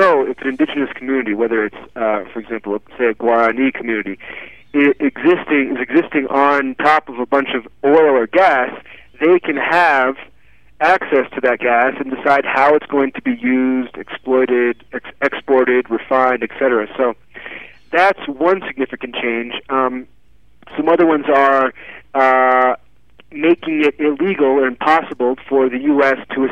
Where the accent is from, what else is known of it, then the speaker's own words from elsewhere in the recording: United States; Especially as an American, it's very different from our experience with our constitution.